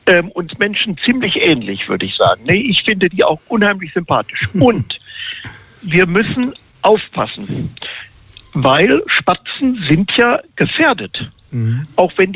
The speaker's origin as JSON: {"language": "German", "town": "Bielefeld", "region": "North Rhine-Westphalia", "country": "Germany", "tie": "born there", "also_born_or_lived": "United Kingdom", "lives_now": "Berlin, Germany", "said": "ich bin ja auch Wahl-Berliner, ich bin ja in Bielefeld geboren, aber habe dann eben halt 25 Jahre in Großbritannien gelebt."}